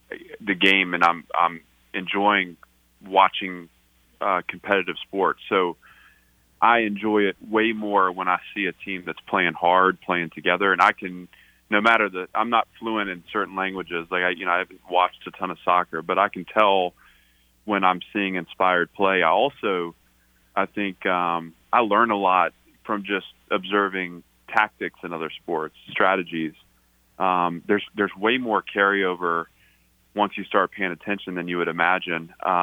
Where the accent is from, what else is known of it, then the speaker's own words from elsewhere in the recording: Nashville, Tennessee, United States; Well, listen, I'm a Nashvillian, and I'm enjoying living in my city. This is my hometown, and I want my family to experience it.